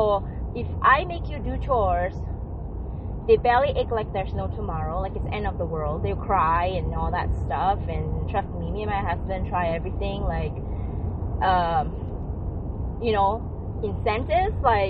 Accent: Singapore; I came from Singapore, and I wouldn't say it. We're definitely not from the middle class family.

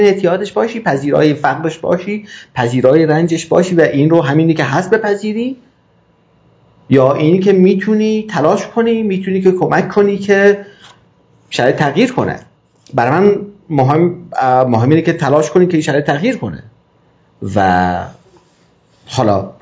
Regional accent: Mashhad, Razavi Khorasan, Iran; من ایرانیم و اصلا این نیست. درسته که همه جا خونه منه، اما ایران و مشهد، در واقع شهر من مشهده و خونه من ایرانه

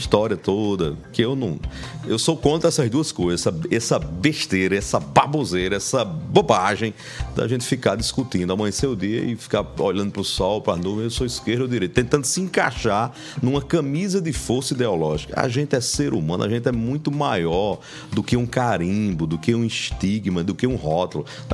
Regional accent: Marisópolis, Brazil; lembrou que eu sou de Marisópolis e tal.

